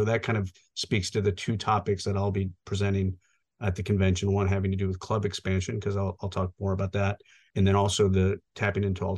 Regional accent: Des Moines, Iowa, United States; I grew up again in Des Moines, Iowa, played soccer throughout my youth, played high school locally

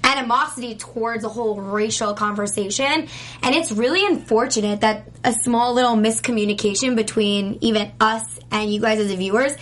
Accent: New York, United States; I grew up in New York, I get the East Coast.

